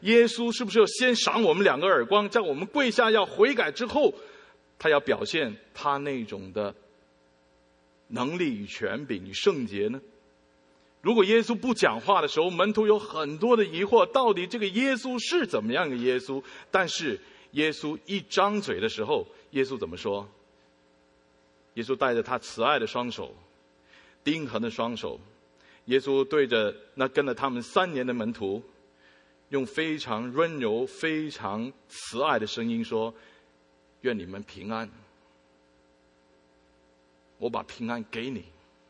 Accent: China; 我想到我们中国人，我们在新年的时候，你要拿一个的红包

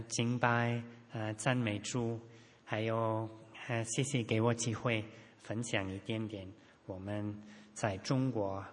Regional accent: Germany; Chinese is a second language; now in China; 我是德国人，这是我们德国的老家

